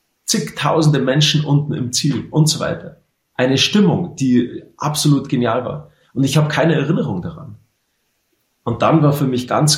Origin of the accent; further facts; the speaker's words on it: Garmisch-Partenkirchen, Bavaria, Germany; Ich, in meiner Heimat Garmisch-Partenkirchen, ich habe nicht mal zu Hause geschlafen